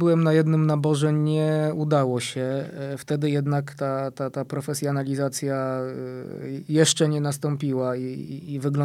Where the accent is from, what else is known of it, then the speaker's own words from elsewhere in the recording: Warsaw, Masovian Voivodeship, Poland; wychowałem się na Mokotowie, mieszkam przy Belwederskiej, więc na stadion Legii zawsze miałem bardzo, bardzo blisko.